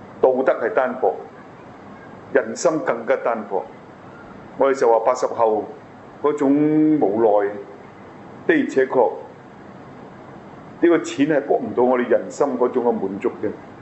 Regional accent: Hong Kong; 是不是只为日本人，为我们香港人都是一个信息

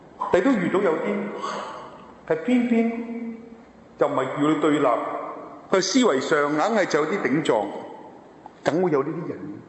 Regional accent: China; 因为过去佢哋嘅思想同我哋中国人一样啊

